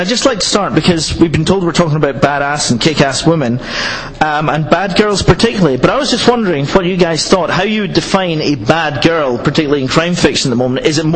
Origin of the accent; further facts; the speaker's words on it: Scotland, United Kingdom; I am from Scotland, of course